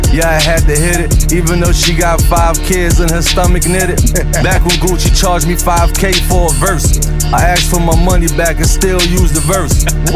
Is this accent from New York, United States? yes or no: yes; New York, United States; Yeah, they told me I'm first one from New York up here.